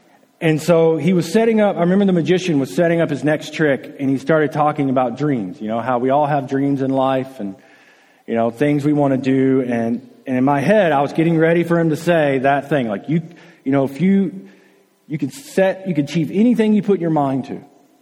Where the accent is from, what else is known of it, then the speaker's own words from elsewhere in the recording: Alabama, United States; accent: Alabama; I feel like my Alabama accent really came out when I said orange.